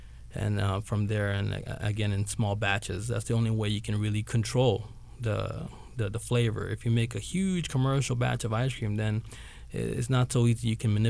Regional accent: Belize; I grew up in Belize. We have the same similar fruits.

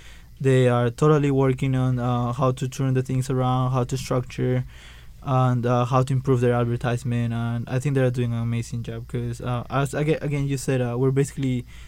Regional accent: Peru; English is a second language; moved away; I come from Peru. I've moved here like 3 years ago

